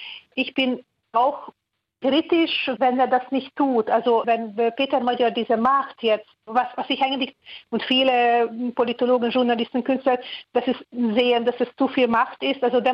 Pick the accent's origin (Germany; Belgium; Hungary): Hungary; first language Hungarian; German is a second language; weil ich in meiner Muttersprache schreibe, weil ich sehr verbunden bin in meine ungarische Welt